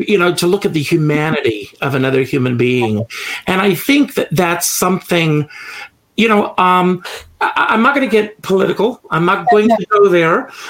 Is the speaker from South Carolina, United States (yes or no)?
yes; South Carolina, United States; when I was a little boy, I grew up in South Carolina, far, far from what you went through.